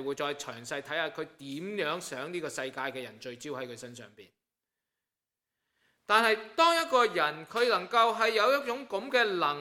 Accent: Guangdong, China; 我哋广东人咧称呢种嘅情况叫做偏见

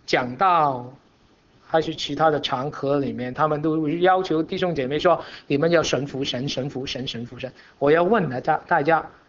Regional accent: China; 所以我们中国人有一个曾经这样的成语故事

